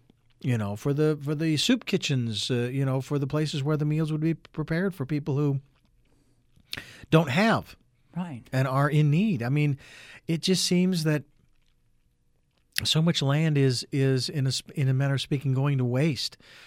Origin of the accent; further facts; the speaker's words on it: Phoenix, Arizona, United States; now in Santa Barbara, United States; Whereas when I'm from Phoenix, where I'm from, dozens of them.